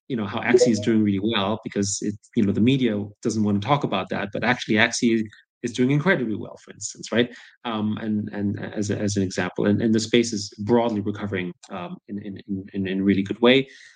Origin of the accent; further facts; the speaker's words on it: Austria; I grew up in Austria, in a social democratic country, so I'm not anti-socialist per se.